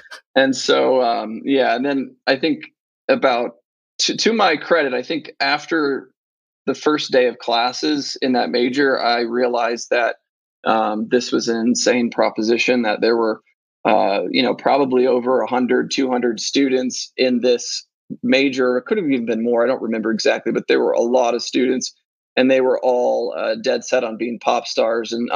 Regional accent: Ohio, United States; so I was born and raised in Ohio. My family is fairly religious, Protestant, evangelical.

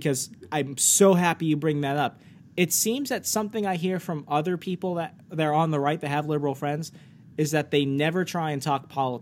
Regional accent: Virginia, United States; you know, I grew up in Fairfax County. You know, we go blue at the spur of a moment

